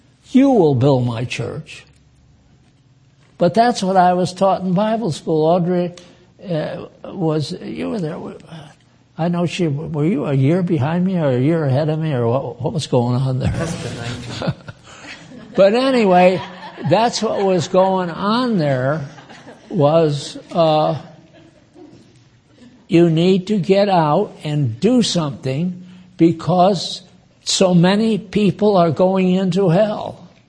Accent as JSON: {"language": "English", "region": "New England", "country": "United States", "said": "I come from New England, and patriotism was strong in my day when I was there."}